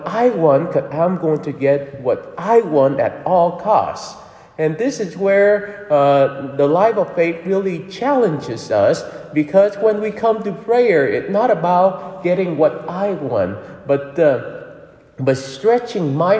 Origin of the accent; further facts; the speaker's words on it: Vietnam; So growing up in Vietnam, where many people are not Catholic, and as a matter of fact, they are mostly ancestral worshippers or Buddhists.